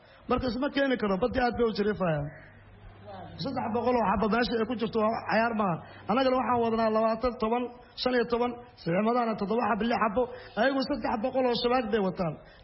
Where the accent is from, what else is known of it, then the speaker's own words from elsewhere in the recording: Jowhar, Middle Shabelle, Somalia; moved away as an adult; now in Bosaso, Somalia; gobolka Shabeellaha Dhexe Jowhar baan ka imid. adu waxaan imid halkaan 2011 baa imid halka Boosaaso.